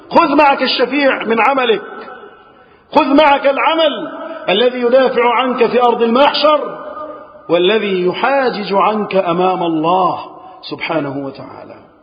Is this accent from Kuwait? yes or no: no; Egypt; اللهم احفظ بلدنا مصر وسائر بلاد المسلمين من الفتن.